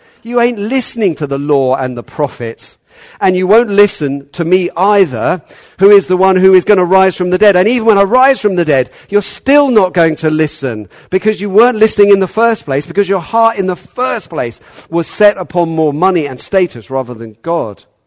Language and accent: English; United Kingdom; I couldn't think of a softer way of putting that. Being British, I kind of wanted to.